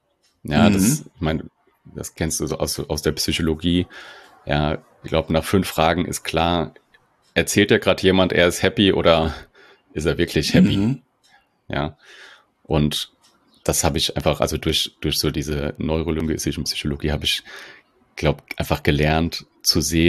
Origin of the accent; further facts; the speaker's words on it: Mainz, Rhineland-Palatinate, Germany; now in Berlin, Germany; ich bin aus dem Mainzer Raum, bin vor 3 oder knapp 3 Jahren nach Berlin gezogen